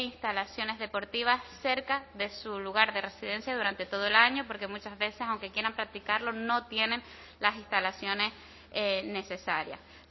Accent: Canary Islands, Spain; como Canaria

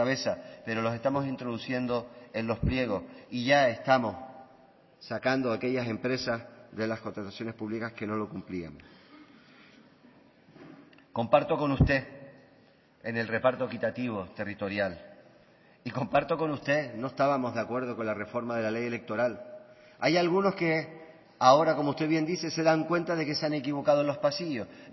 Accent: Canary Islands, Spain

